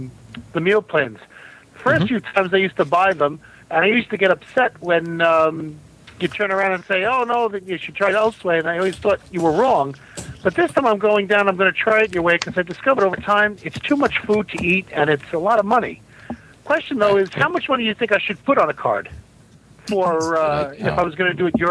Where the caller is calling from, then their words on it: New York, United States; from New York.